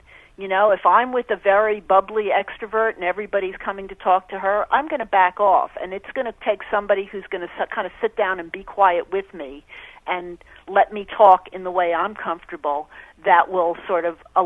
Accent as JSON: {"language": "English", "region": "New York", "country": "United States", "tie": "born or raised there", "said": "as we said when I was growing up in New York, like chopped liver."}